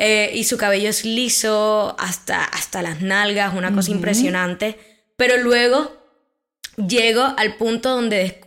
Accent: Galeras, Sucre, Colombia; toda mi infancia y gran parte de mi niñez, de mi adolescencia, lo viví en Galeras.

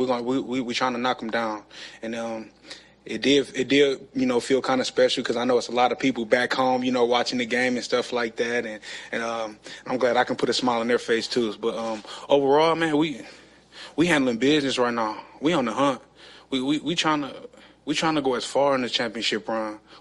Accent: Flint, Michigan, United States; I'm just a kid from Flint, man. Nothing special. I'm a kid from Flint just with a lot of heart and toughness

